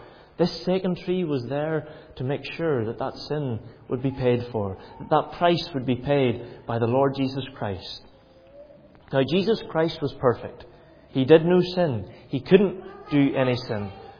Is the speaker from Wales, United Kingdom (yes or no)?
no; Ballymoney, Northern Ireland, United Kingdom; There are big names for them, but I just like to simplify things down because I'm from Ballymoney. I'm not the brightest spark in the shed.